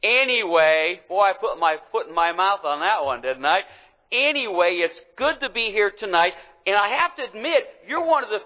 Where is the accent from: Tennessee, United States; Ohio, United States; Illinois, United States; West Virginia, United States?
Ohio, United States; Cleveland; I am from Cleveland, the holy city, right?